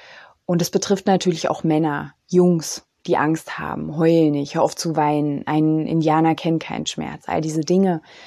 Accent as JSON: {"language": "German", "region": "East Germany", "country": "Germany", "said": "also ich bin ja aus dem Osten, da war das ja so, ne?"}